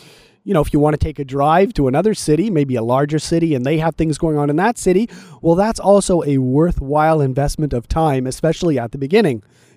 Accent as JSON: {"language": "English", "town": "Montreal", "region": "Quebec", "country": "Canada", "said": "I'm from Montreal, Quebec, and one of the big guides here in Montreal"}